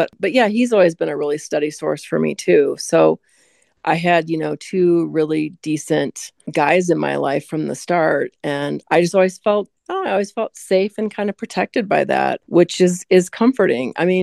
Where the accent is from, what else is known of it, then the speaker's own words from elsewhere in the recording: Midwest, United States; since I grew up in the Midwest with so much rain and so much, you know, so much green and trees and everything